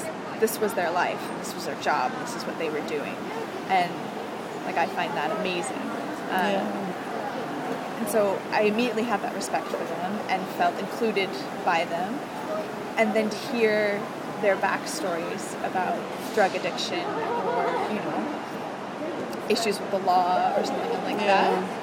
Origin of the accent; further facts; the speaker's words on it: San Diego, California, United States; I mean, I'm from San Diego, and I'm not Latin in any way. Like, I have no Latin heritage